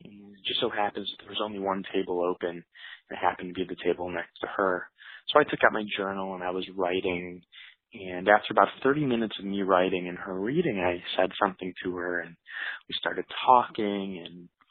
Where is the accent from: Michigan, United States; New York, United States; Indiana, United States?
Michigan, United States; I'm from the United States, from Michigan